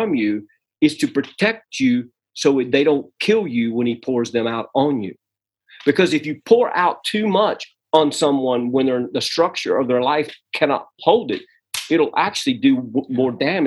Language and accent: English; the South, United States; Now, look, I'm from the South.